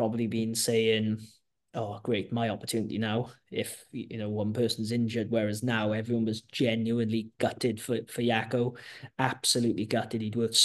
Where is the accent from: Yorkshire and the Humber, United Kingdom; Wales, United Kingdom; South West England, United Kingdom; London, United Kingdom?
Wales, United Kingdom; As Welsh referees, or, you know, I work with, say, Ben O'Keefe or Matty Rinal or whoever it might be.